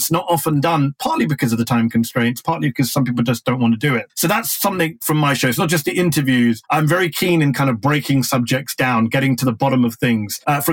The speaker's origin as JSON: {"language": "English", "country": "United Kingdom", "also_born_or_lived": "United States", "said": "I'm both British and American at the same time."}